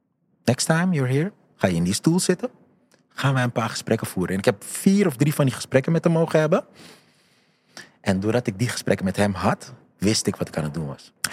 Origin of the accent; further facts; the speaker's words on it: Amsterdam, North Holland, Netherlands; Ik ben Amsterdammer natuurlijk.